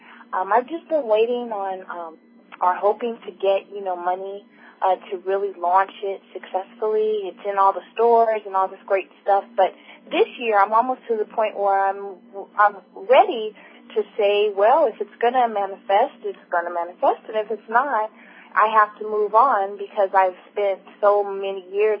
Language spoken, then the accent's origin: English; Altadena, California, United States; from Altadena, actually.